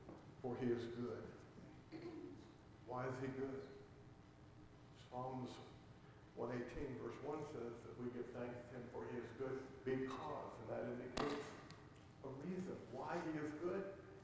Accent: Los Angeles, California, United States; So when the time came for me to leave home at the age of 17, this was in 1967, I grew up in Los Angeles, it was time to join the Army.

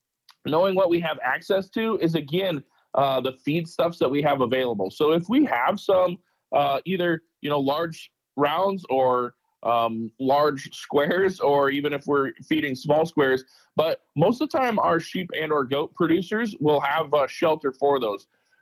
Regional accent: South Dakota, United States; I know that I grew up in South Dakota, and we're calving at least initially with some heifers right now

